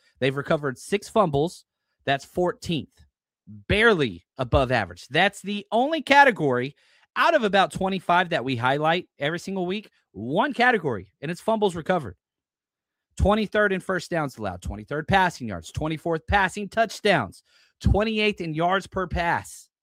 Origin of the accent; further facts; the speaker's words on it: Texas, United States; Like, I'm not an Oilers fan. I'm from Texas